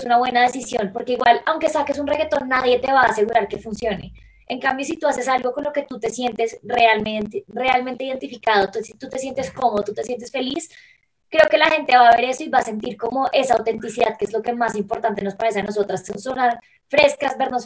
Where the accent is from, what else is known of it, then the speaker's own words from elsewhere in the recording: Colombia; somos súper colombianas